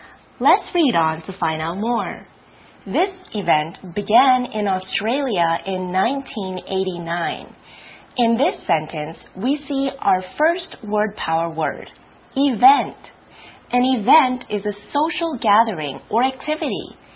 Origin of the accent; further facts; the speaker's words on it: Canada; I'm Canadian, which means I'm from Canada.